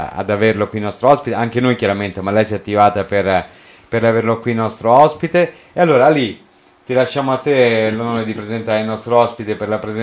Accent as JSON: {"language": "Italian", "region": "Lazio", "country": "Italy", "accent": "Roman", "said": "Si ritorna, oltre che con il mio accento romano"}